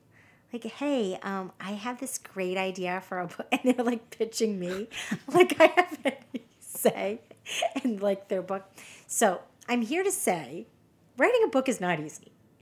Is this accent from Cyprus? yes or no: yes; Cyprus; I'm from Cyprus and we have a dish just like this.